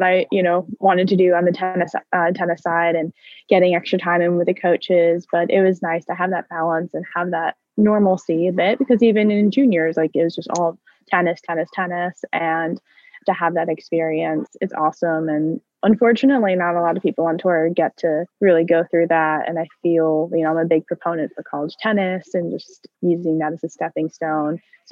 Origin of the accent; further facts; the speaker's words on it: Westchester, New York, United States; No, I'm from Westchester. I don't know if you're familiar. I'm in New York, but I've been training here since this summer.